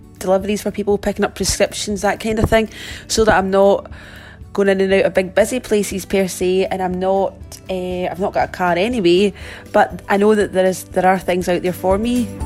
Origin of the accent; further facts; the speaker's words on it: Glasgow, Scotland, United Kingdom; I'm from Glasgow and I'm a mum of two.